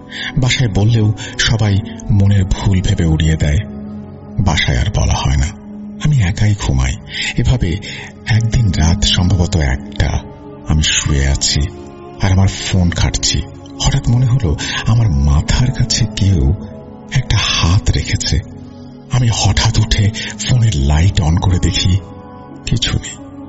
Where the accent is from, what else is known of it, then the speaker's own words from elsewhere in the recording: Barisal, Barisal Division, Bangladesh; also born or lived in village in Bangladesh; আমার বয়স চার বছর থাকাকালীন আমার মা আমাদের গ্রামের বাড়ি ছেড়ে আমাদের নানু বাড়ি বরিশাল শহরে চলে আসেন। এর অন্যতম কারণ ছিল গ্রামে ঠিকমতো স্কুল বা পড়াশোনার উন্নত ব্যবস্থা না থাকা।